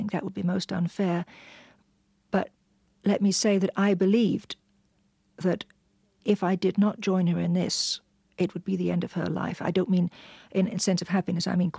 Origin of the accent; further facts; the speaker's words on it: London, United Kingdom; I was born in London a few months before the war. I spent some time there. We were there through the Blitz. We moved around a little bit. I wasn't evacuated.